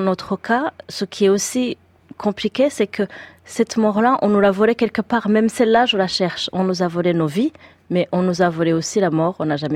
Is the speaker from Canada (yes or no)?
no; France; Moi, je suis française